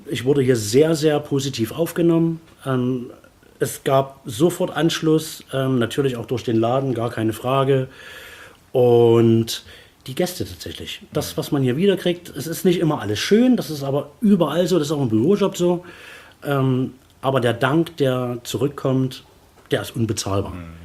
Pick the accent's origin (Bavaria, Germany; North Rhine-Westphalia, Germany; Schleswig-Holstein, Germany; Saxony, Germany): Saxony, Germany; Chemnitz; also ich komme ursprünglich aus Chemnitz, habe im Marketing gearbeitet